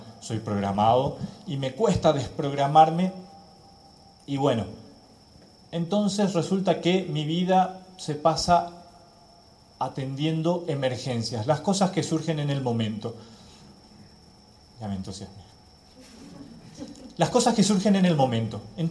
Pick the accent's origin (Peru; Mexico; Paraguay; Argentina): Paraguay; also born or lived in Uruguay; Santa Cruz, desde hace 4 meses, van a ser 4 meses que llegué. Soy paraguayo, viví muchos años en Uruguay, es prácticamente donde hice la mitad de mis estudios